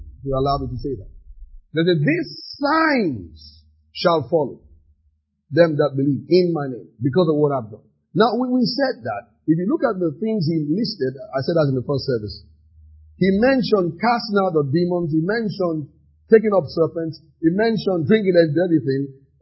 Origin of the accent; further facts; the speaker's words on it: Ibadan, Oyo, Nigeria; I am not from Ibadan, but I'm also from Ibadan because I grew up there. In fact, for years, people used to assume I was from Ibadan because many jokes I used to make, I use Ibadan accent.